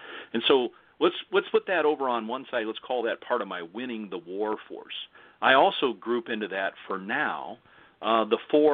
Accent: United States; Because I'm an American, and I may write books about doctrine and dogma, I just never follow them.

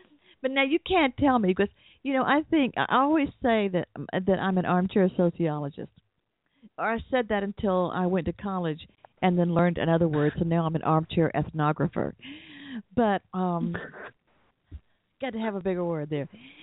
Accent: the South, United States; I mean, with my accent, you know I've got to have grown up here, right, in the South.

